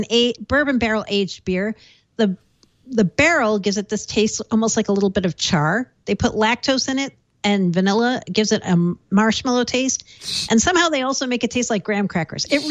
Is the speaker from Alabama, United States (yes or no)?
no; Framingham, Massachusetts, United States; So Jack's Abbey, based in Framingham, Massachusetts, my hometown